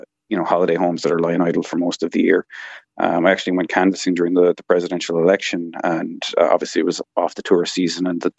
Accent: Cork, Munster, Ireland; now in County Clare, Ireland; I'm originally from Cork, and unfortunately, the housing crisis kind of pushed us out to County Clare for lack of other options

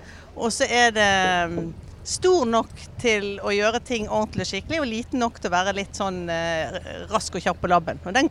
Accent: Bergen, Vestland, Norway; now in Stavanger, Norway; Hvis du hører etter nå, så kan du kanskje gjette det.

